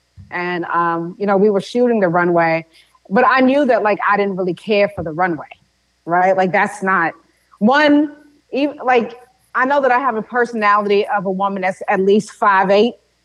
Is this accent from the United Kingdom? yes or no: no; Haiti; particularly Haitians, was that we were